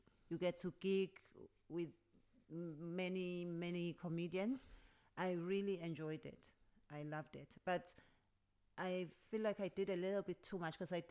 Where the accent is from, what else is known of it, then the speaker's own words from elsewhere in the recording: Woking, South East England, United Kingdom; 3 August, Newcastle, and 10 August, I'm in Woking, which is my hometown.